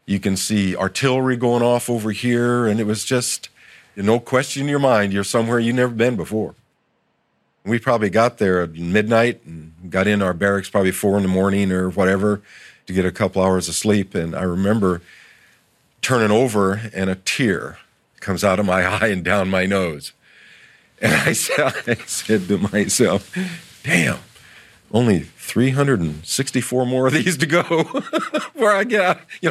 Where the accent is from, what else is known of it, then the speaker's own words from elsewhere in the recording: Sedalia, Missouri, United States; born there; I was born in Sedalia, Missouri, on the 12th of March, 1943.